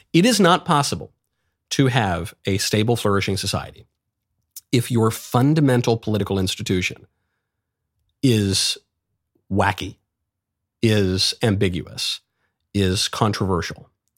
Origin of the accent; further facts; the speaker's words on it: New York, United States; You know, I'm from New York. I lived in LA.